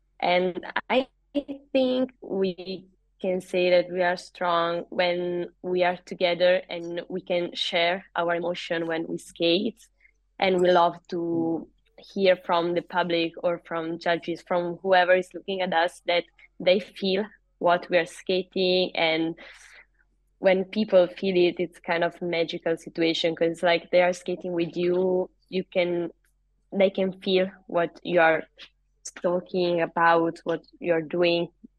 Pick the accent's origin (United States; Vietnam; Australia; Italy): Italy; it's quite strange because we are both from Italy